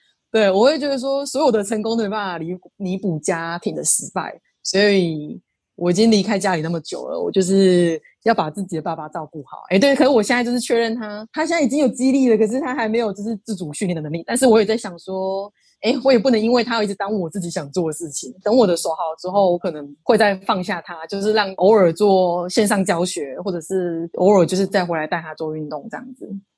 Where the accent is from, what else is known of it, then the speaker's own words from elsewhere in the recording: Taiwan; 因为我就离开台湾一年嘛，然后再加上我从小都是住在外面